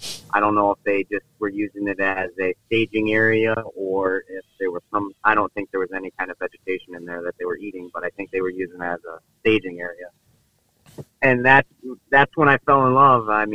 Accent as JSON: {"language": "English", "town": "Port Clinton", "region": "Ohio", "country": "United States", "tie": "born or raised there", "said": "I was born in Fort Clinton, Ohio. If you look at Ohio, there's a peninsula at the northern part right in the center, and I lived right on that peninsula on Lake Erie."}